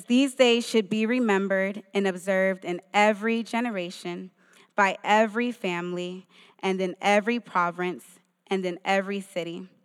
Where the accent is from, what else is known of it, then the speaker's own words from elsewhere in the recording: Miami, Florida, United States; I grew up here in Miami in a two-bedroom apartment.